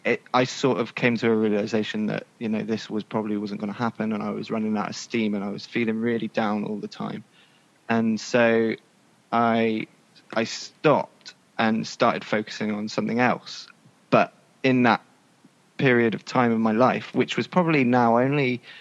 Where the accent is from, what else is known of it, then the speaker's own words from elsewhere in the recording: Burnham-on-Sea, South West England, United Kingdom; I grew up in Burnham-on-Sea and I went to school.